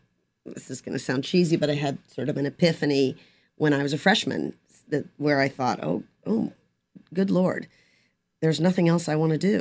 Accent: Great Falls, Virginia, United States; also born or lived in Sibley; I was born at Sibley, and I grew up in Great Falls, Virginia, and did theater in high school

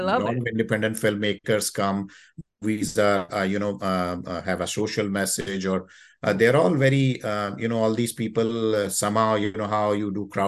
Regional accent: India; Well, I grew up in India, and you know, Britishers had a long influence on India because they ruled us for almost 200 some plus years. So we have common schools all around India, and we were in English medium schools.

